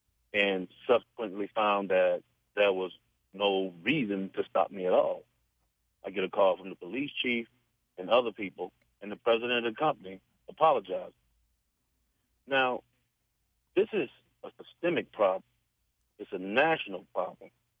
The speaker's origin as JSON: {"language": "English", "region": "Alabama", "country": "United States", "tie": "born or raised there", "moved": "as an adult", "said": "I'm a 48-year-old black male, born and raised in Alabama until I was 18."}